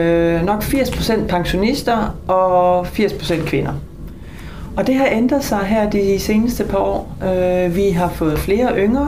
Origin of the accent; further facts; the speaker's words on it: Vojens, Region of Southern Denmark, Denmark; Men jeg kommer som sagt fra Vojensag, så det er en stor forbedring.